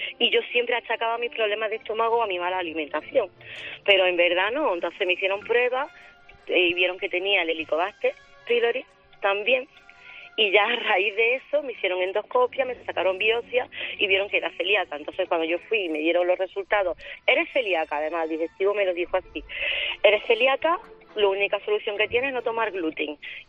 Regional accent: Granada, Andalusia, Spain; yo soy de Granada

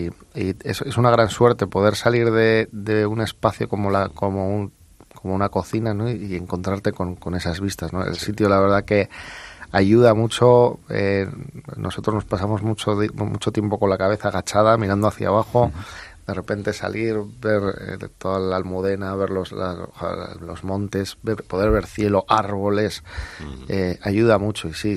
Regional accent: Bilbao, Basque Country, Spain; Yo soy de Bilbao, me creo con la gastronomía vasca

